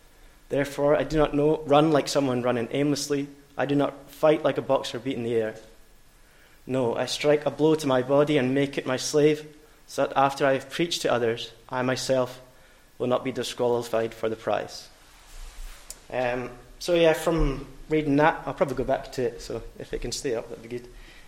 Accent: Fort William, Scotland, United Kingdom; I grew up in Fort William, which is known as the outdoor capital of the UK.

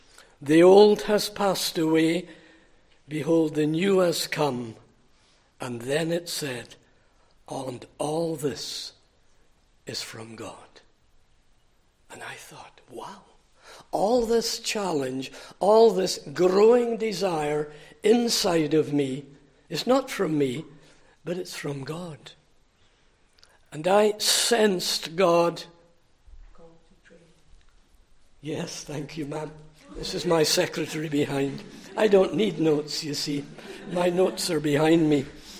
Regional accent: Inverness, Scotland, United Kingdom; And I met a certain young lady, Miss McCraw, who came from Stanley, and I came from Inverness.

